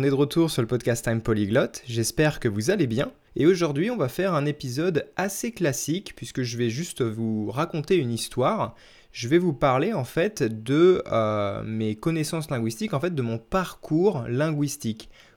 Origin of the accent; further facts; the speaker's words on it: Vélizy-Villacoublay, Île-de-France, France; born there; je suis né dans les Yvelines, je suis né à Vélizy, Villacoublay. Donc pour ceux qui connaissent, c'est très très proche de Paris. En fait, ça fait presque partie de Paris.